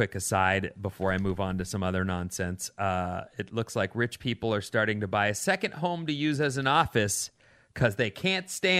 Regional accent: Ireland; I also am Irish, right.

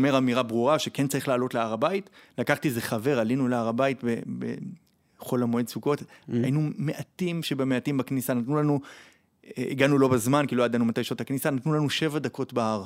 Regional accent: Ofra, West Bank, Palestine; גדלתי באופרה בשכנות ליהודה עציון.

